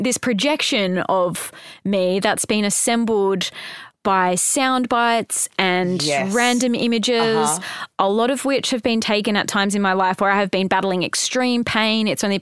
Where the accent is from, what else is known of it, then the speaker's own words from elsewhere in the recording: Hobart, Tasmania, Australia; I am. I'm from Hobart.